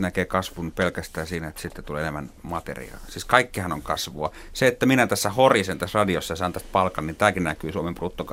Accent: Oulu, North Ostrobothnia, Finland; minä olen Oulusta kotoisin, siellä keskusta on vahva

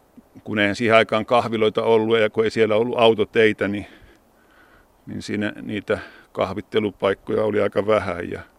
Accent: Jämsä, Central Finland, Finland; mä vietin lapsuuteni Jämsän Vekkulan kylässä Oksmäki-nimissä talossa. Se oli entinen metsähallituksen torppa ja siellä asui hakkuumiehiä jatkuvasti.

